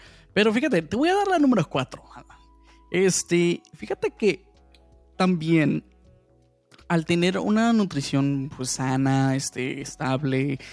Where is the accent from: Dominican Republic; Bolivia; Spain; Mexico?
Mexico; yo soy bien mexicano